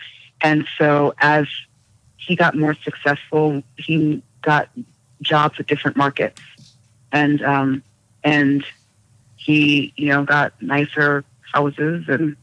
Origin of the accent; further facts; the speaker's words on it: United States; You know, I grew up a girl in the United States.